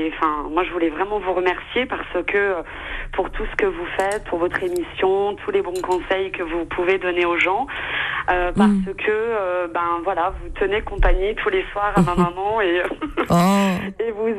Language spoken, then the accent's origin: French; Hadjout, Tipaza Province, Algeria; Et moi, je suis de Marengo.